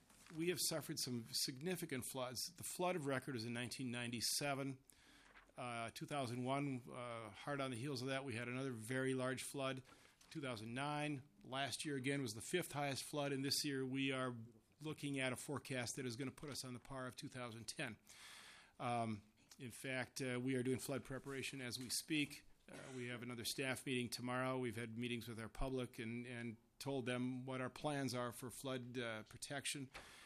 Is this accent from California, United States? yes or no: no; Granite Falls, Minnesota, United States; I'm from Granite Falls. I'm the mayor of Granite Falls.